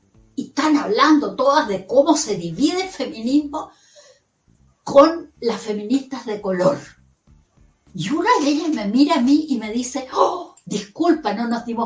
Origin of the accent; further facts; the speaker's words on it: Estación Central, Santiago Metropolitan Region, Chile; moved away; la vivimos donde me crié en la Estación Central, la tremenda verticalidad de esta sociedad chilena tan estamental